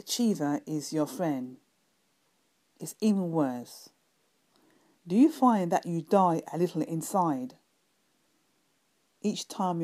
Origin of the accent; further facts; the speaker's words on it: London, United Kingdom; from London, UK.